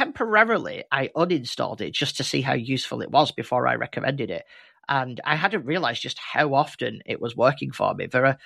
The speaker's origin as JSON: {"language": "English", "region": "England", "country": "United Kingdom", "accent": "northern", "said": "just in case you can't tell what I'm saying because of my super northern accent."}